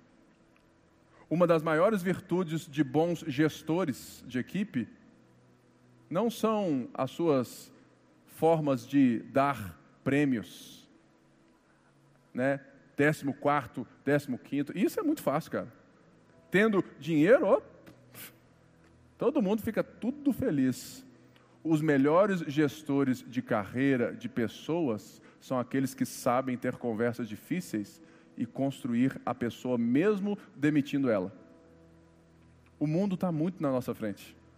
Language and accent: Portuguese; Minas Gerais, Brazil; Como um bom mineiro, prepara um cafezinho com pão de queijo